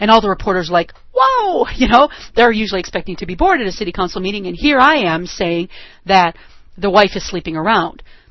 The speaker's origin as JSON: {"language": "English", "region": "Wisconsin", "country": "United States", "tie": "born or raised there", "said": "Senator Proxmire from my home state of Wisconsin"}